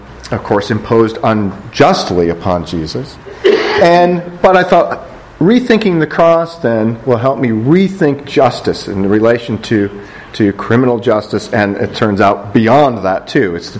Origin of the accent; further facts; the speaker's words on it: United States; for myself as an American sort of socially in that context